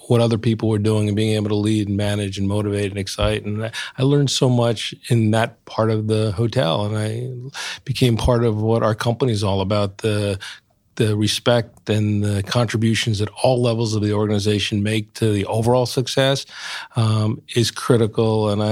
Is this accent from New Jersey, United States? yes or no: yes; New Milford, New Jersey, United States; I grew up in New Milford, New Jersey, not too far from where we are here in New York.